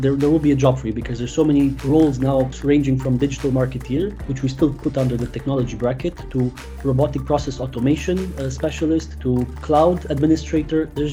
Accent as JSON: {"language": "English", "region": "Transylvania", "country": "Romania", "second_language": "English", "said": "I'm originally from Romania, from a beautiful part of the country called Transylvania"}